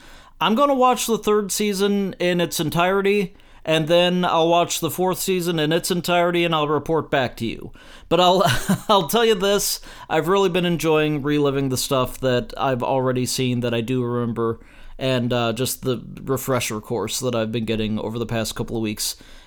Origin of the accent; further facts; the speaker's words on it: St. Louis, Missouri, United States; That helps because I'm from St. Louis, so I'm interested in her career.